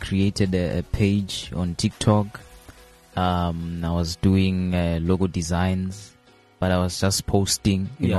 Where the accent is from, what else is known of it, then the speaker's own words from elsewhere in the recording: Johannesburg, Gauteng, South Africa; I'm from Ivory Park, Midrand, Joburg.